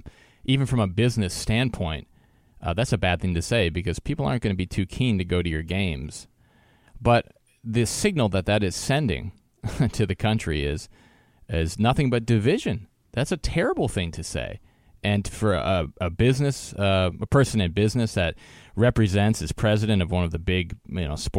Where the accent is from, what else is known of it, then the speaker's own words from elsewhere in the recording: Wisconsin, United States; from my hometown of or my home state of Wisconsin here